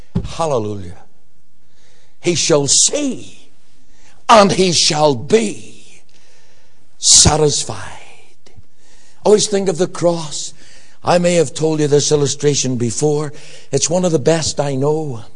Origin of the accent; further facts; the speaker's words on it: Northern Ireland, United Kingdom; And I'm from the Shankill Road, and wooden cross and candles and me don't sort of mix too well.